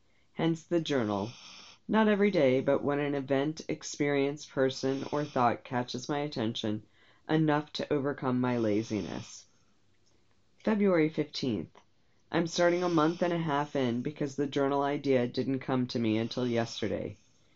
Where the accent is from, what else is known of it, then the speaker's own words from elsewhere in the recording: West Orange, New Jersey, United States; When I was growing up in West Orange, New Jersey, we had a series of black labs